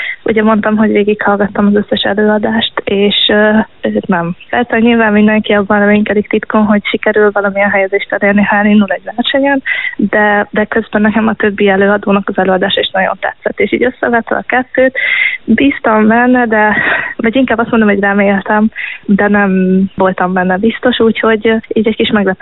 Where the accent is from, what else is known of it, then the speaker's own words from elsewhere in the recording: Mezőtúr, Jász-Nagykun-Szolnok, Hungary; A szakdolgozatom témájával pályáztam, ami a szülővárosomnak a turizmusának a vizsgálata volt. A címe az volt, hogy a mezőtúri ökoszisztéma szolgáltatások potenciális felhasználási lehetőségei.